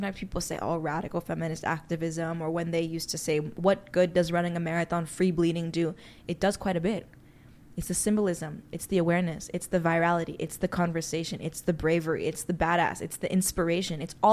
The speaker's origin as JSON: {"language": "English", "town": "New York City", "region": "New York", "country": "United States", "tie": "born or raised there", "said": "We grew up in the Upper East Side of Manhattan. We grew up in Eleanor Roosevelt's townhouse."}